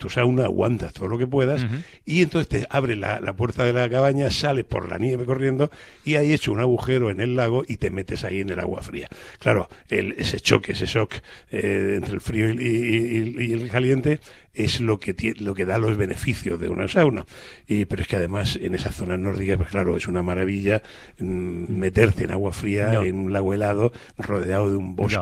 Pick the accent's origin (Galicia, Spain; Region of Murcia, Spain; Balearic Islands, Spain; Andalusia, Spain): Region of Murcia, Spain; Murcia; Y varias veces, y soy de Murcia, o sea, que no es que sea precisamente yo un esquimal o un lapón, ¿no?